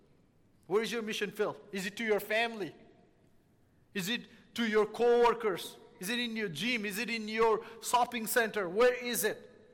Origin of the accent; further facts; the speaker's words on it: Nepal; I was born and raised in Nepal